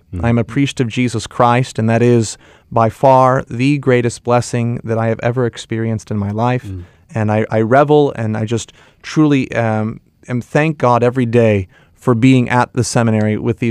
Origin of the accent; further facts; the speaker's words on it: Joliet, Illinois, United States; I'm from the Diocese of Joliet in Illinois.